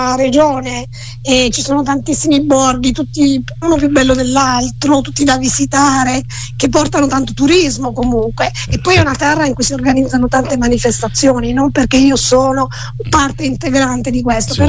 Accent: Taranto, Apulia, Italy; Allora, io sono di origine pugliese, sono tarantina.

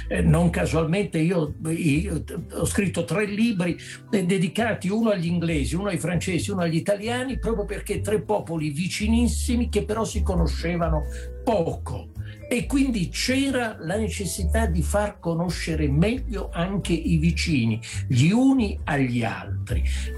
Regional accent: Lecce, Apulia, Italy; io sono leccese, sento fortemente il richiamo della mia terra

